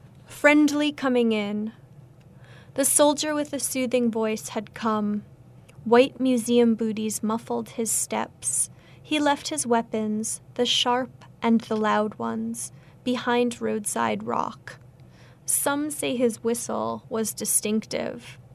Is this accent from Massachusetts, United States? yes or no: yes; Lowell, Massachusetts, United States; also born or lived in Russia / London / Barcelona / Athens, Georgia; I'm from Lowell, Massachusetts. I grew up in a Polish-American family, which prompted my interest in Russian in college and graduate school. I've lived in Russia and London and Barcelona.